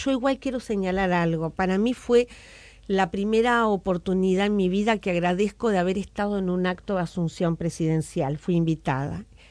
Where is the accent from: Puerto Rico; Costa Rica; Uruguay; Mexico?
Uruguay; nuestra esencia como uruguayos